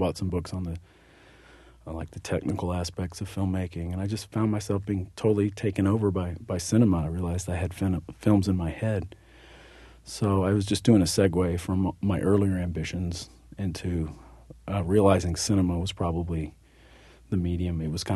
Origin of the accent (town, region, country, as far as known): Texas, United States; born or raised there